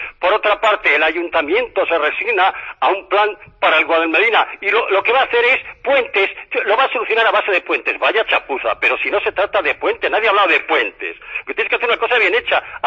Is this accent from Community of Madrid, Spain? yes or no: no; Málaga, Andalusia, Spain; soy un ciudadano de Málaga